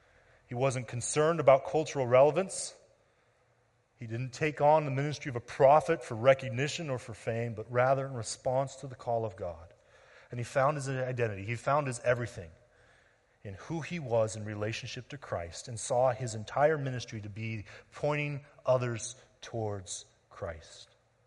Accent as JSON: {"language": "English", "country": "United States", "said": "I can say that because I'm an American."}